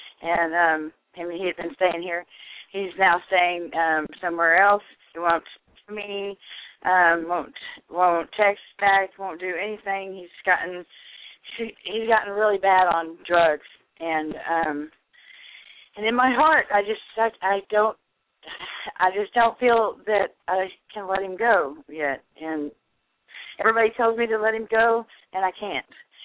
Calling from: Texas, United States

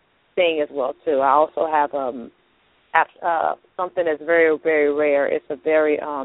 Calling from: Louisiana, United States; Louisiana.

